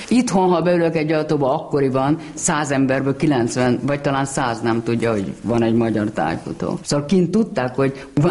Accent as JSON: {"language": "Hungarian", "country": "Hungary", "said": "tájfutó vagyok, igen, és magyar, és egy kicsit svédül, igen."}